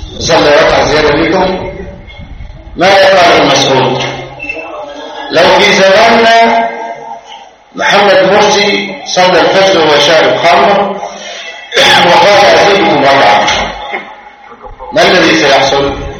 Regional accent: Egypt; أن يرزقنا الأمن والأمان في بلادنا مصر

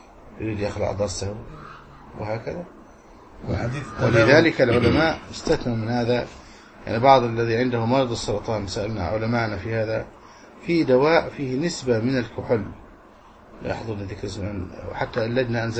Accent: Egypt; والبيرة في بلدنا مصر فيها كحول

